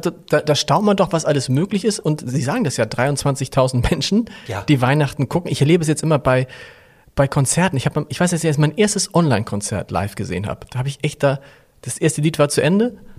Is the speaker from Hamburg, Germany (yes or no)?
yes; Hamburg, Germany; als Hamburger